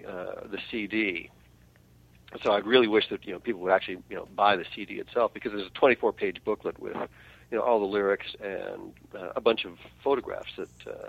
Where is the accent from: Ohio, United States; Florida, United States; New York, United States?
Ohio, United States; Cleveland; There were some people that I had mutual friends with back in the 60s, and when I grew up in Cleveland.